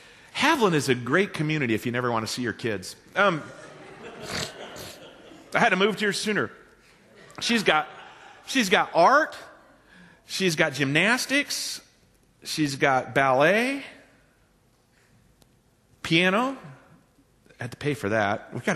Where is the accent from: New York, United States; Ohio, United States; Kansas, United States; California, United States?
Kansas, United States; where are you from? I go, from out past Pratt.